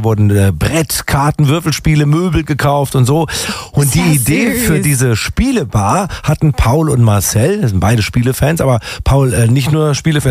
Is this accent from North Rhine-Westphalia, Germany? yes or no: no; Tübingen, Baden-Württemberg, Germany; Meine Heimatstadt Tübingen wäre offen dafür, glaube ich.